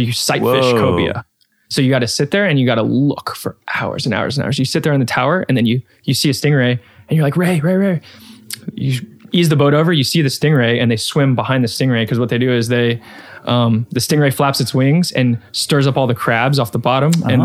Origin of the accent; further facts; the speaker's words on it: Florida, United States; I had growing up in Florida, then I had lived that kind of, for lack of a better word, the kind of the redneck life.